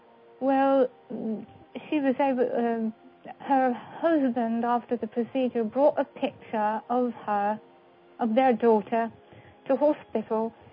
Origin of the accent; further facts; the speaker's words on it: United Kingdom; I'm sure being from Britain as I am, you're familiar with her.